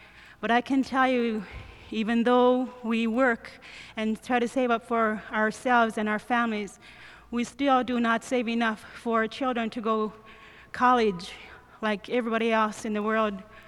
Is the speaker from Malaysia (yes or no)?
no; Shaktoolik, Alaska, United States; also born or lived in Nunivak; now in Norton Sound, United States; I'm from Shaktuli. I was born on Nunavak, but lived all over Alaska, up down the Yukon and now on the Norton Sound.